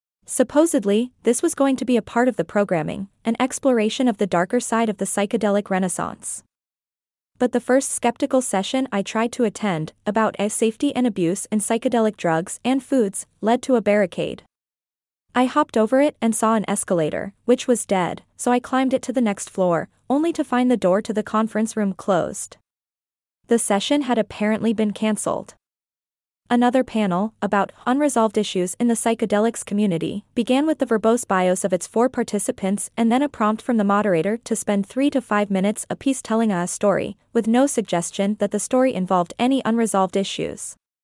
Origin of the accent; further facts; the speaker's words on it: Oregon, United States; licenses to become a psilocybin practitioner in my home state of Oregon, for example, are expensive to obtain